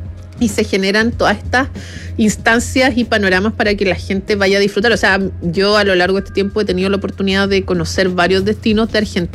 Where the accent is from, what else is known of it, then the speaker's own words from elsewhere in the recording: Santiago, Santiago Metropolitan Region, Chile; las personas que somos de Santiago no conocemos comúnmente lo que es Neuquén.